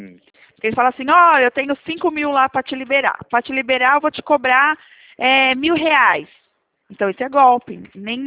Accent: São Paulo, Brazil; Não, aqui no estado de São Paulo.

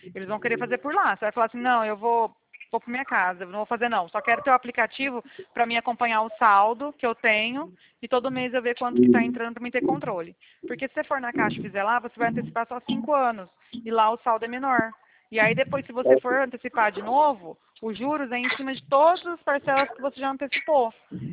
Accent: Bebedouro, São Paulo, Brazil; Eu sou de Bebedouro

